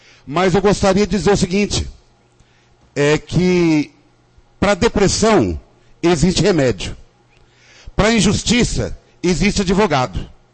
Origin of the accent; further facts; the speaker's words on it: Brazil; estamos aí na batalha e como um bom brasileiro não desiste nunca